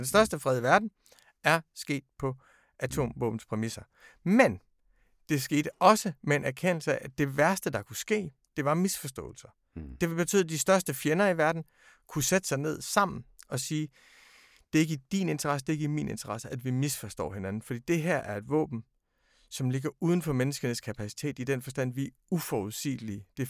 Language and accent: Danish; Jutland, Denmark; omkring 50, begge to ledere for medieorganisationer, født og opvokset i Jylland.